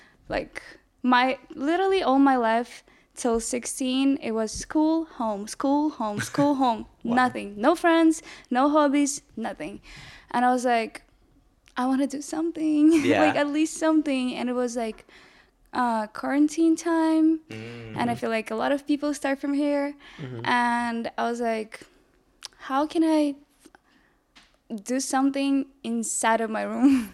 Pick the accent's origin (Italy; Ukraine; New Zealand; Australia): Ukraine; English is a second language; now in United States; I love my whole town so much, and I wish one day I can go back and visit my mom, my friends.